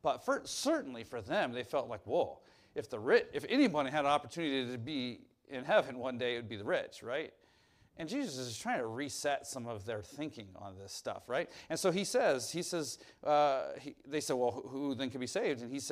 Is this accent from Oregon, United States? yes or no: yes; Oregon, United States; now in Indiana, United States; We're from Oregon, that's what we know. And yet, we live in Indiana.